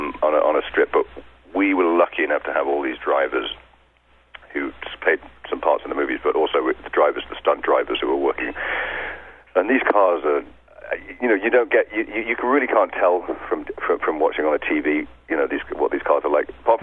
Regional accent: England, United Kingdom; I grew up in England

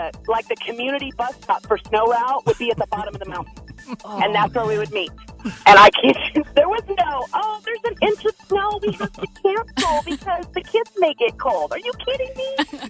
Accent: Oregon, United States; I lived in the mountains of Oregon, and I kid you not, there was chains on every single bus, and they would haul us down the mountain

